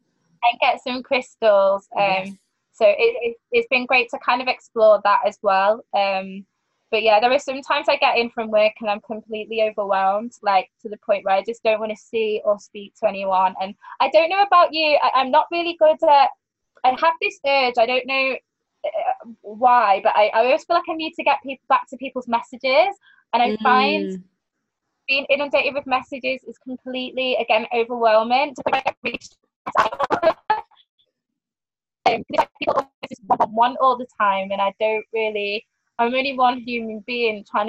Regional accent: Manchester, North West England, United Kingdom; this was in, like, a bar in Manchester, at my hometown.

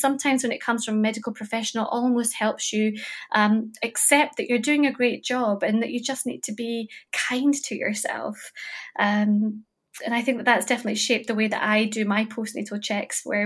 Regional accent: India; my culture, we're Indian, and there's a period of 40 days typically in our culture where mum is expected to essentially be on bed rest.

